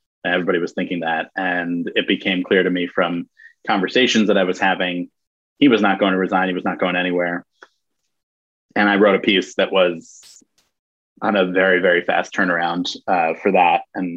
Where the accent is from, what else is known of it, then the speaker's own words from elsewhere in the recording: New York, United States; And I grew up in New York and thinking about all this stuff. It just felt weird to be away from it.